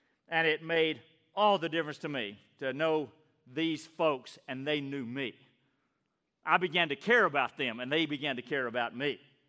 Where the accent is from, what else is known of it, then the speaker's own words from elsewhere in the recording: Madisonville, Texas, United States; drove myself from my hometown 100 miles north into the heart of Houston. That's how we went to college in Madisonville, Texas, at least in those days.